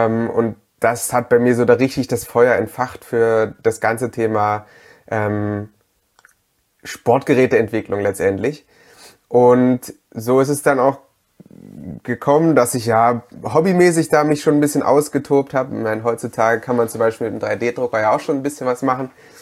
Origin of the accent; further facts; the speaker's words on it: Halle, Saxony-Anhalt, Germany; moved away as an adult; also born or lived in Dresden; ganz, ganz ursprünglich komme ich aus Halle an der Saale, bin aber zum Studium nach Dresden gegangen und habe dort dann ja quasi ab dem Studium ungefähr 8 Jahre verbracht